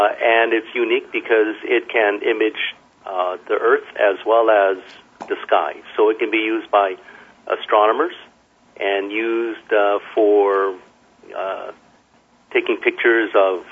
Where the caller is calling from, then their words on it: Laguna Niguel, California, United States; I'm calling from Laguna Niguel, California.